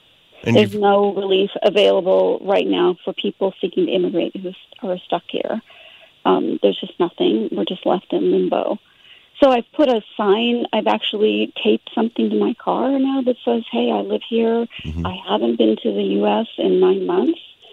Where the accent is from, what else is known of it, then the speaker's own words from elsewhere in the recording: United States; because I'm an American stuck here, I follow border policy closely.